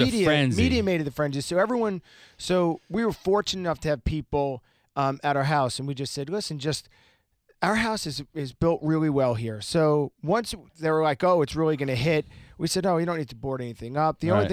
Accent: Long Island, New York, United States; I grew up on Long Island, and so we had a couple of hurricanes there.

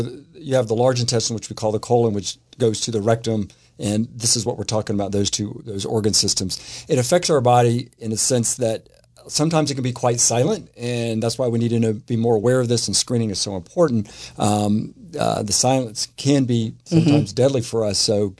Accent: Jacksonville, Florida, United States; I am from Jacksonville, actually born and raised in Jacksonville.

